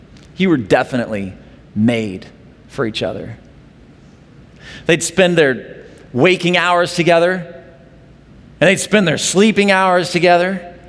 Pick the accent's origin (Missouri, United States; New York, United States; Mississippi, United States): Missouri, United States; Lake of the Ozarks; So I grew up in Lake of the Ozarks, Missouri.